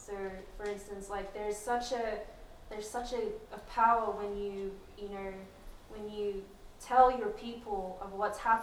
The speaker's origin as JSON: {"language": "English", "town": "Griffith", "region": "New South Wales", "country": "Australia", "tie": "born or raised there", "said": "growing up in Australia, I've met so many, you know, young people in the Samoan community where I grew up in Griffith, New South Wales"}